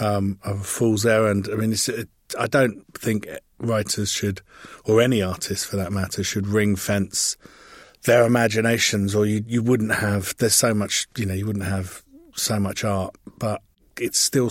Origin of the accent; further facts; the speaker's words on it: England, United Kingdom; there's been precious little reaction to the fact that I'm English.